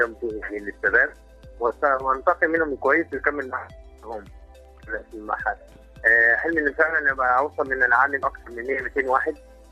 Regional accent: Egypt; احنا كنا مصريين نشوف الحاجات دي ببساطه

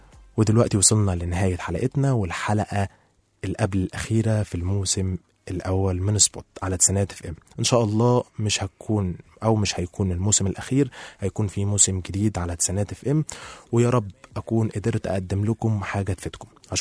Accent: Suez, Suez Governorate, Egypt; انا اصلا من السويس والجامعه بتاعتي كانت في القاهره

